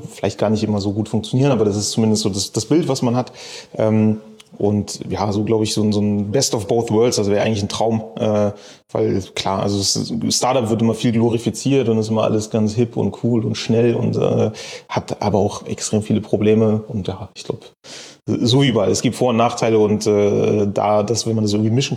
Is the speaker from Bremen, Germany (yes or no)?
yes; Bremen, Germany; born there; Also ich habe da in Köln studiert. Ich komme gebürtig eigentlich aus Bremen.